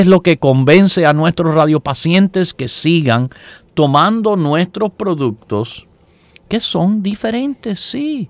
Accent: United States; born there; en un país libre como aquí donde yo nací

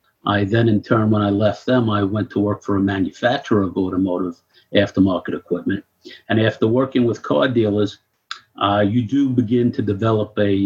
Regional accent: Brooklyn, New York, United States; I grew up in Brooklyn in an Italian-Irish neighborhood.

